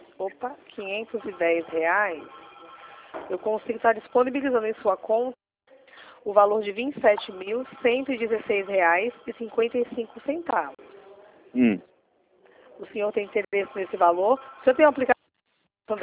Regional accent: Recife, Pernambuco, Brazil; eu sou daqui de Recife

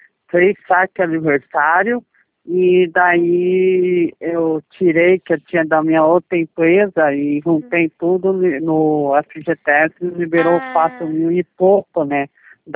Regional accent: São Vicente, São Paulo, Brazil; born there; nasci em São Vicente, São Paulo.

